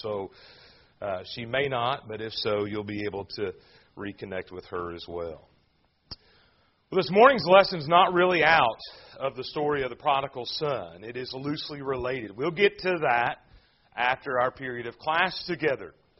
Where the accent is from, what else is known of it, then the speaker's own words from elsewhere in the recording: Murfreesboro, Tennessee, United States; I grew up in Murfreesboro till I was of the age of 13, and we moved away to East Tennessee.